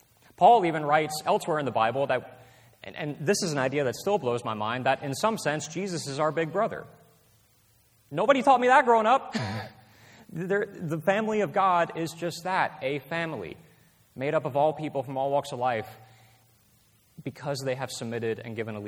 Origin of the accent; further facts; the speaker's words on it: Mississippi, United States; it was a church back in my hometown of Mississippi.